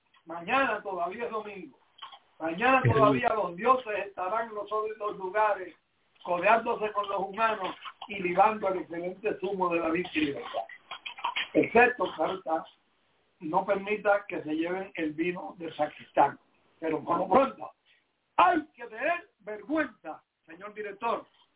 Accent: Puerto Rico; yo, que soy nacionalista puertorriqueño

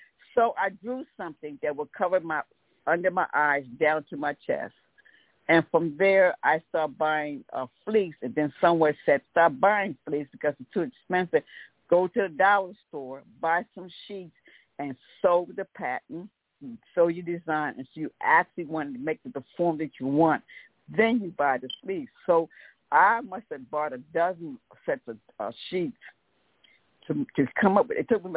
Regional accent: Wilmington, Delaware, United States; I'm from Wilmington, Delaware.

